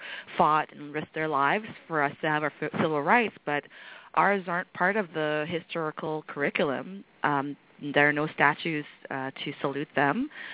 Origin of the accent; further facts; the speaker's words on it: Canada; I kind of disagree with you, perhaps because I'm Canadian.